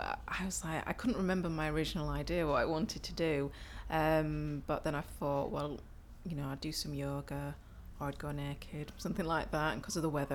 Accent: Leeds, Yorkshire and the Humber, United Kingdom; moved away as an adult; now in London, United Kingdom; Okay, so originally I'm from Leeds. I've only just been in London for 3 months now, 4 months.

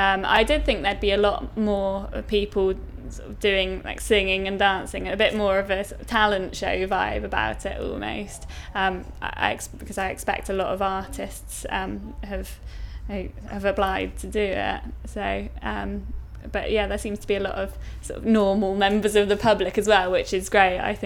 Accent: Saltash, South West England, United Kingdom; also born or lived in Exeter / Plymouth; now in Bristol, United Kingdom; I grew up in Saltash, which is in Cornwall, just near Plymouth. And then I went to uni up in Exeter, but then moved back down to Plymouth after that. So I spent most of my life in and around Plymouth, and then only moved up to Bristol recently.

